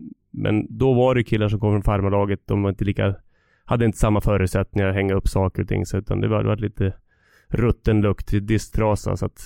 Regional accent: Leksand, Dalarna County, Sweden; när jag var liten kille i Leksand

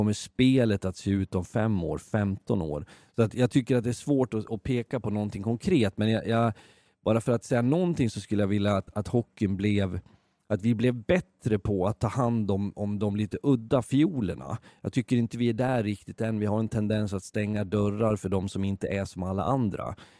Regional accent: Leksand, Dalarna County, Sweden; ta Leksand återigen, där jag kommer ifrån, så är det ju kultur att spela hockey. Som jag minns det så spelade alla mer eller mindre hockey när jag var barn.

